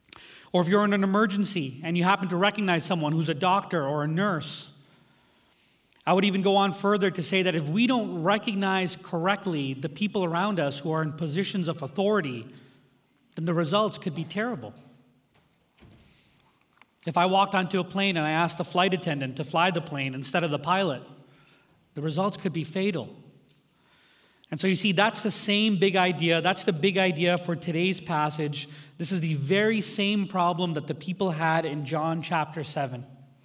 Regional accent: New Delhi, Delhi, India; born there

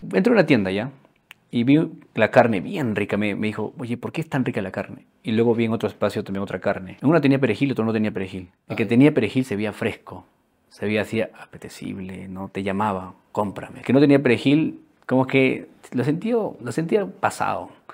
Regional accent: Arequipa, Peru; Si fuera de Puno, chill, soy de Arequipa y también estoy muy contento por eso.

